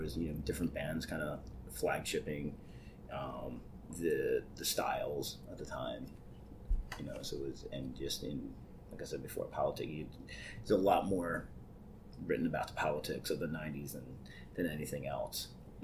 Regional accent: Baltimore, Maryland, United States; when you're in California. It's like, oh, I'm from Baltimore.

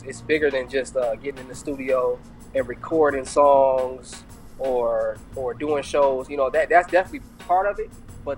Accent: Detroit, Michigan, United States; Well, I was born and raised in Detroit. I've been doing music since I was 11.

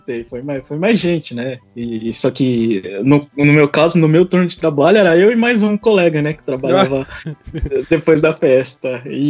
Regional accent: Brazil; A gente, sei lá, a gente como brasileiros ou como pertencentes à região da América

